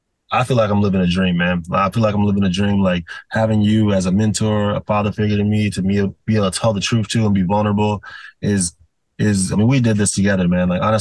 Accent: Chicago, Illinois, United States; I grew up in Chatham, so south side of Chicago.

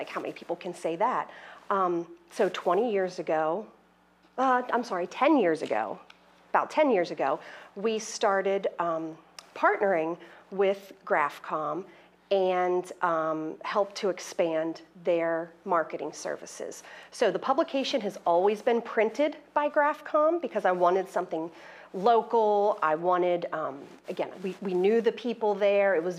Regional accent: United States; So to back up a little bit, Troy and I grew up in Adams County.

